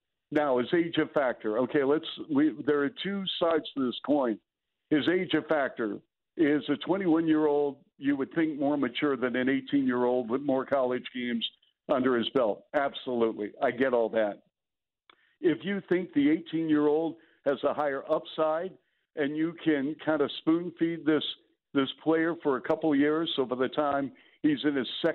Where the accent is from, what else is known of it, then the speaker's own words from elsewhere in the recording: Seattle, Washington, United States; the fact he's from my hometown in Seattle doesn't hurt.